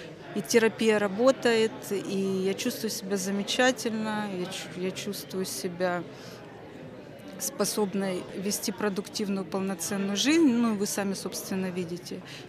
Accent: Donetsk, Donetsk Oblast, Ukraine; Я из Донецка. Донецкая область сейчас охвачена военным конфликтом.

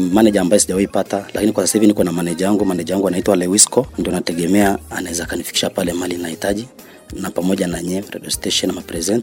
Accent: Tanzania; now in Kenya; Mimi ni Mtanzania toka Bongo.

